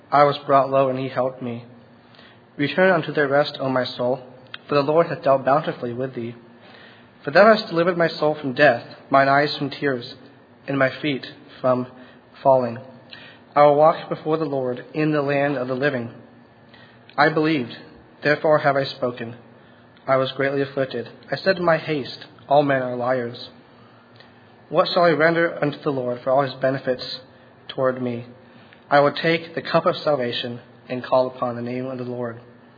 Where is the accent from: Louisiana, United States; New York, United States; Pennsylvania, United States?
Pennsylvania, United States; Narbonne; from Narbonne, PA.